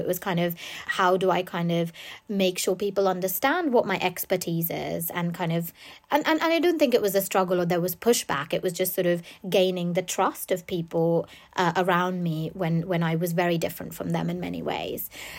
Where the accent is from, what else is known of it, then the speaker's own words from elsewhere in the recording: India; now in United Kingdom; I didn't grow up in the UK. I grew up in India, so I'd not really been embedded in the news media of the UK